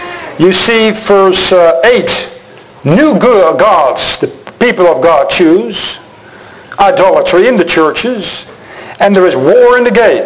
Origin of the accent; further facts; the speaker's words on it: Netherlands; English is a second language; I apologize for my bad English pronunciation. I'll be speaking mostly German, and I'm from the Netherlands